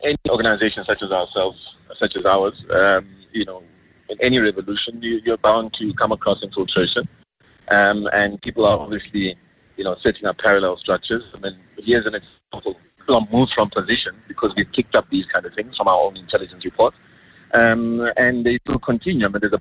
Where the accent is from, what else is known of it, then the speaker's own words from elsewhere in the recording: South Africa; we're South African citizens here. So don't just label us as politicians. We're South African citizens who are activists.